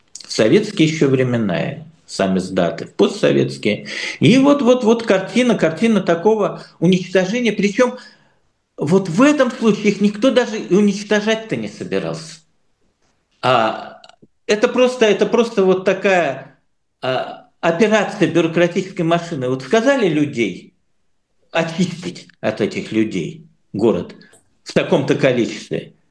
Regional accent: Siberia, Russia; По нашим, по сибирским меркам, конечно, не так уж и далеко это от Томска.

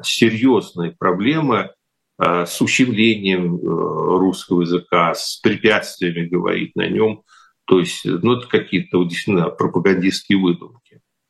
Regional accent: Kyiv, Ukraine; ну и всё-таки я киевлянин, поэтому я это чувствую

